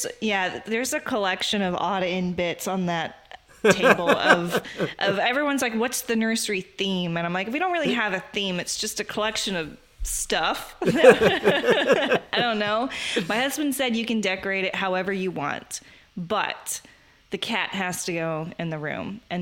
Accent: Texas, United States; So I'm born and raised in Texas. My family's actually from South Dakota

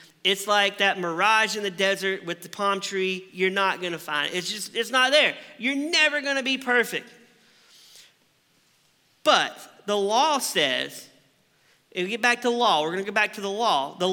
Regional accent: the South, United States; Now, I grew up in the South, as we talked about earlier, and I grew up in a church

